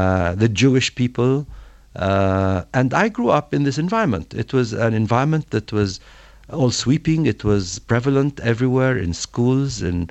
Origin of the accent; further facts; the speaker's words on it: Jerusalem, East Jerusalem, Palestine; what I found around me in Palestine as I grew up in Jerusalem, in East Jerusalem